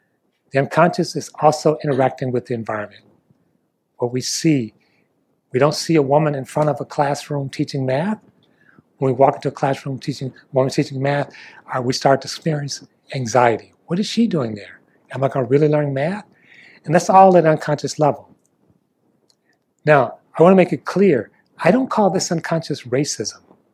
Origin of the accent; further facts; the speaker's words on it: Detroit, Michigan, United States; I remember learning to drive myself, and I grew up in Detroit.